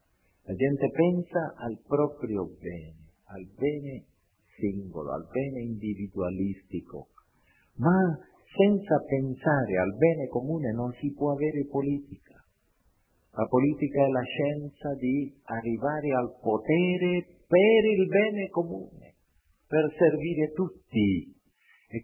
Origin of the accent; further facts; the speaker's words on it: Honduras; Italian is a second language; vedendo quella tragedia nel mio paese di un'università che ogni volta, che fu buonissima, per legge in Honduras non potevamo avere università private